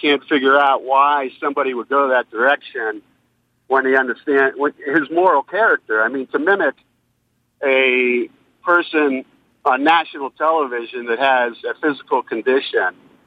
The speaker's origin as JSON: {"language": "English", "town": "Youngstown", "region": "Ohio", "country": "United States", "said": "I'm from Youngstown. I'm 59, born and raised a Catholic, a white guy."}